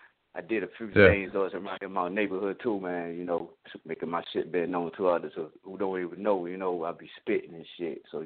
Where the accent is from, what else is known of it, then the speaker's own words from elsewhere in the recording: Plymouth, North Carolina, United States; And I'm from Plymouth, North Carolina.